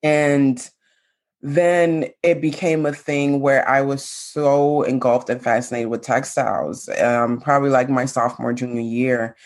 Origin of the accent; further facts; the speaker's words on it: Saint Thomas, U.S. Virgin Islands; born there; So I was born in St. Thomas, U.S. Virgin Islands. My mom and my dad met there.